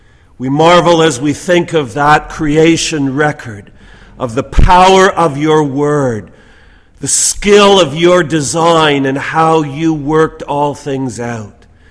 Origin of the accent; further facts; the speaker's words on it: Toronto, Ontario, Canada; I well remember growing up in Toronto, and there were still blue laws in effect.